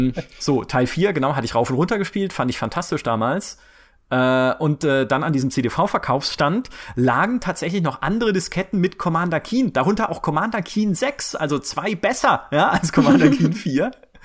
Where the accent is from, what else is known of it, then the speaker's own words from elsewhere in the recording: Karlsruhe, Baden-Württemberg, Germany; ich komme aus Karlsruhe